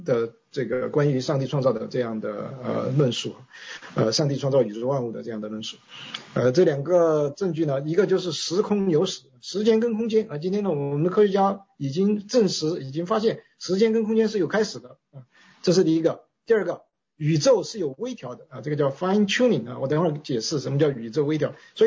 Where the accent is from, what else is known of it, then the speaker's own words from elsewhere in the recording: China; 我们大部分的这个我们中国人